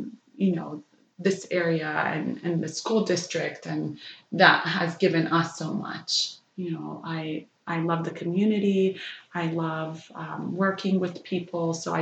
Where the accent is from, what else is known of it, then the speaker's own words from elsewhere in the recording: Stillwater, United States; It reminds me of my hometown of Stillwater.